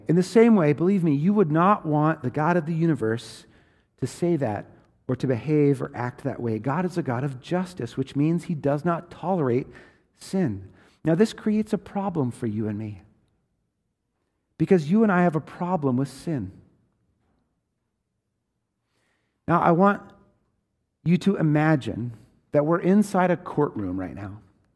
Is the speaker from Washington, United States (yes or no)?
yes; Washington, United States; I grew up in Washington State in a rural place where we heated our home exclusively with firewood in a wood-burning stove in the basement.